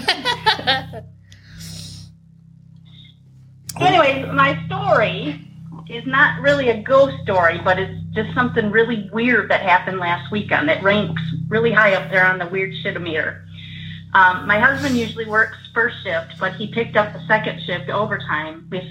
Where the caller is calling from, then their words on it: Michigan, United States; I'm calling from Southwest Michigan.